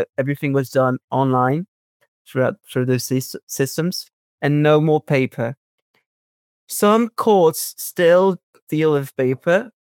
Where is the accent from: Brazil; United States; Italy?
Brazil; Fortaleza, Ceará; English is a second language; I come from a different part of Brazil, actually. I'm not from São Paulo. I'm from Fortaleza, which is the northeast of Brazil